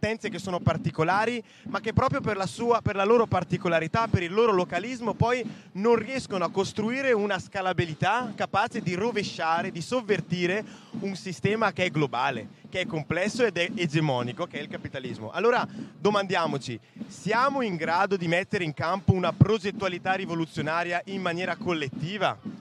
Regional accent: Lombardy, Italy; Poi io sono pure lombardo in realtà

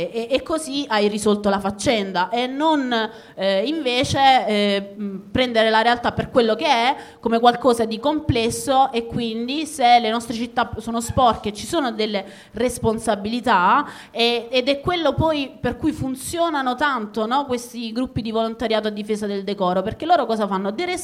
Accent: Bari, Apulia, Italy; Perché per esempio a Bari, la città da dove vengo io

